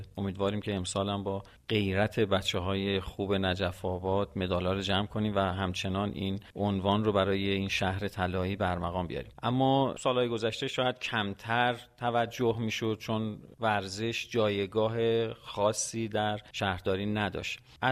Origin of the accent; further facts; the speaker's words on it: Iran; ما یه ایرانی هستیم لذت بخش